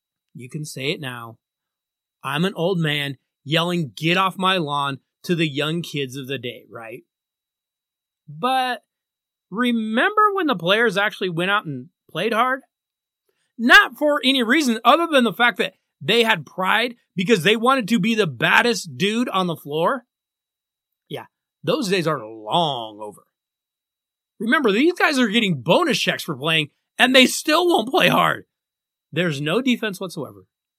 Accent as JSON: {"language": "English", "town": "Denver", "region": "Colorado", "country": "United States", "tie": "born or raised there", "said": "the relationship between that NBA and my hometown Denver Nuggets."}